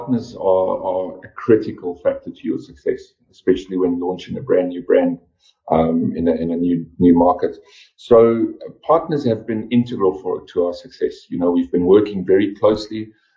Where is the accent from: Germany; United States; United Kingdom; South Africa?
South Africa; because, you know, as a South African myself, it's very, very important, you know, try and keep the money here, try and keep the jobs here and stuff.